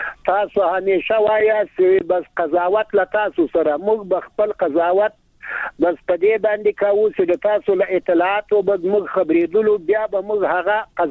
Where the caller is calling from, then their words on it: Ghazni, Afghanistan; د غزنې د ولایت د ناوی د ولسوالینا